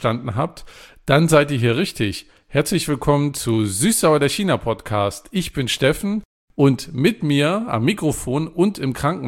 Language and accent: German; East Germany, Germany; ich bin ja in der DDR groß geworden